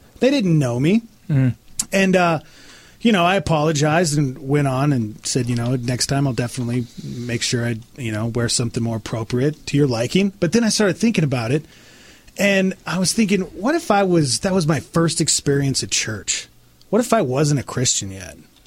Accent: Montana, United States; This was years ago. ago at a church where I grew up in Montana

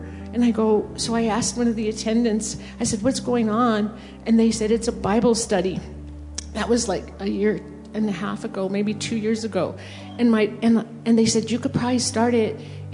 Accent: Moriarty, New Mexico, United States; But I'm from Moriarty, and I make the drive here.

